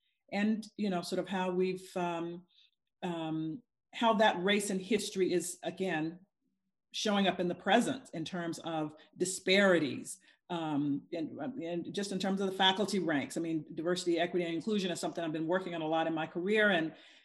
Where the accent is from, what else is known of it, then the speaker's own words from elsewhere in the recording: the South, United States; Growing up in the South, you know, knowing that my parents had lived through the Jim Crow South and the legacies of race